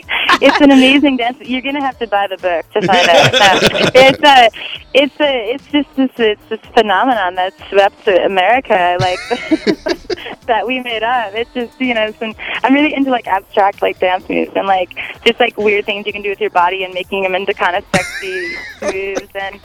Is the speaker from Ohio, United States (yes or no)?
no; Illinois, United States; Like I was raised in Northern Illinois.